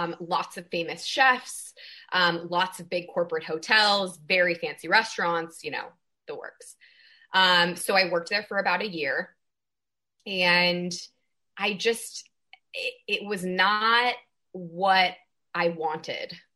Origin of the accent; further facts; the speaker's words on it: California, United States; I grew up in the Bay Area. I've always been very drawn to sailing.